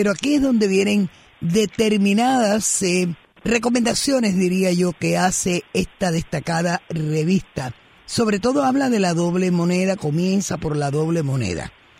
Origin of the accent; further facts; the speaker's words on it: Cuba; como cubanos